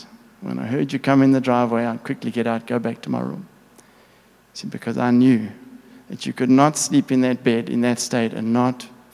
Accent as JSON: {"language": "English", "town": "Boksburg", "region": "Gauteng", "country": "South Africa", "tie": "born there", "said": "Because I was born in Boksburg. And that's nothing like Malawi, you know."}